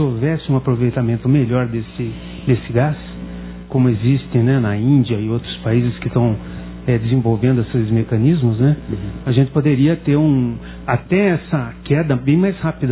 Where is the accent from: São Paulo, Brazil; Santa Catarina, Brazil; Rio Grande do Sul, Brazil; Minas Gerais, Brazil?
São Paulo, Brazil; eu sou da região de Campinas